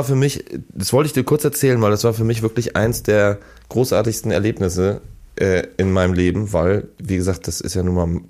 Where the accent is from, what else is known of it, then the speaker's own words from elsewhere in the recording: Hamburg, Germany; die spielen in 3 Tagen in Hamburg in meiner Heimatstadt.